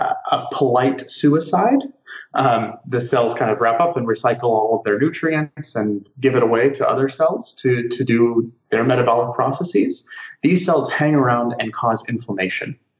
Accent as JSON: {"language": "English", "country": "United States", "lives_now": "Germany", "said": "Yeah, so I'm obviously American. I live in Germany, though"}